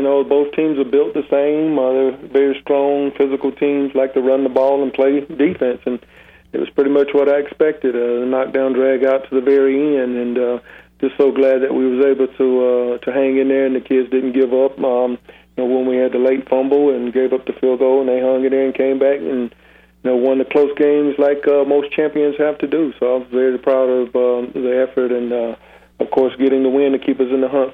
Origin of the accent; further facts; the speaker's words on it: Alabama, United States; We're both from Blount County, Alabama.